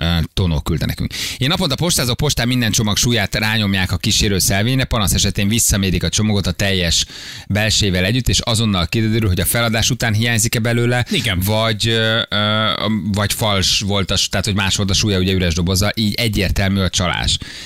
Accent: Pécs, Baranya, Hungary; Gyermekkoromat a Pécsi Uránvárosban töltöttem.

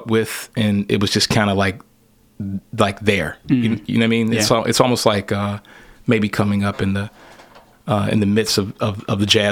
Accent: Lexington, Kentucky, United States; Right here in Lexington, brother. This is my home. This is my hometown.

